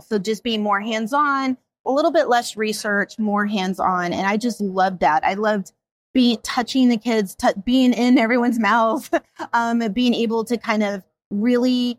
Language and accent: English; Japan; I grew up in Japan.